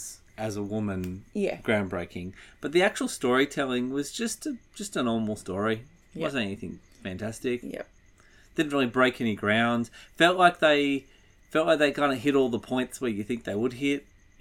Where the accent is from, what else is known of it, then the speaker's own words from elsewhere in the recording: Australia; So growing up in Australia, and I was a teenager when this came out